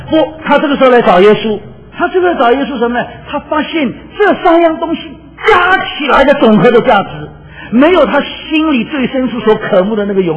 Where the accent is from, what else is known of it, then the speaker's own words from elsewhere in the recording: China; 就是用今天我们中国人话来讲